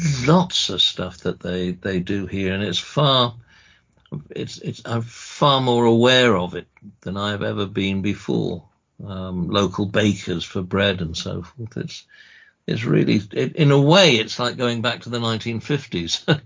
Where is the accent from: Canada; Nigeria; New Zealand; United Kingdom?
United Kingdom; Wales; Yes, we get everywhere, the Welsh.